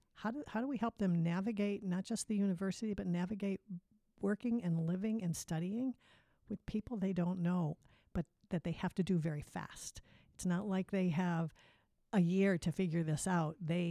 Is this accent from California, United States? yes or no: no; New York, United States; also born or lived in Minnesota / Michigan / Maine / Kentucky; And I grew up in New York State, central New York.